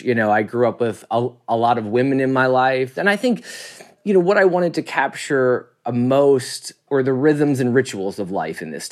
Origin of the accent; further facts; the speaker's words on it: Easttown, Pennsylvania, United States; I grew up in Easttown itself, in the township of Easttown.